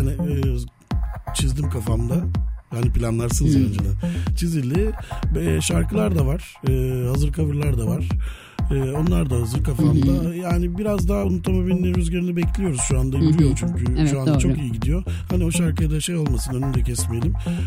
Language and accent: Turkish; Beşiktaş, Istanbul, Turkey; also born or lived in Kadıköy; Çünkü ben Beşiktaş'ta büyüdüm. Kadıköy'de gençliğim ve işte şu ana kadar da Kadıköy'de yaşadım. Hep mahalle ortamında yaşadım.